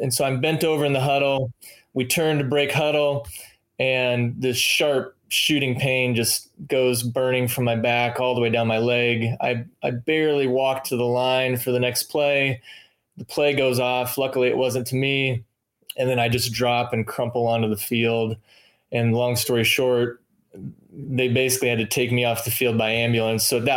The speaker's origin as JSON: {"language": "English", "region": "Iowa", "country": "United States", "tie": "born or raised there", "said": "growing up in Iowa, small town, Friday night lights were a big thing."}